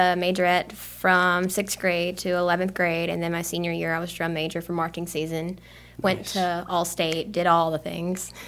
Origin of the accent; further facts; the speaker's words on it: Reform, Alabama, United States; moved away as an adult; now in Columbus, United States; I grew up in Reform, Alabama, raised on a farm pretty much. We grew 800 to 1,000 tomato plants per year. And then I graduated from Gordo High School, moved here in 2014 to go to the W to pursue music therapy